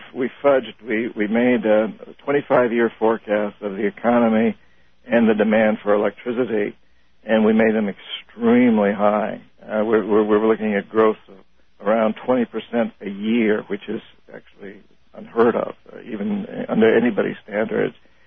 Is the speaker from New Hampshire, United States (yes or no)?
yes; New Hampshire, United States; it's just been a fascination of mine since I was a little kid growing up in New Hampshire.